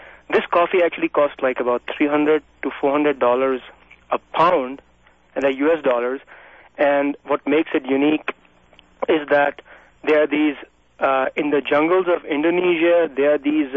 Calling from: Portland, Oregon, United States; Yeah, hi. … I'm calling from Southeast Portal.

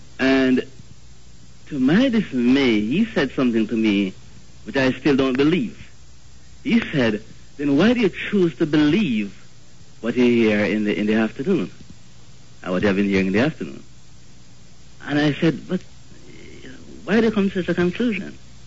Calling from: New York, United States; I'm calling from the Bronx.

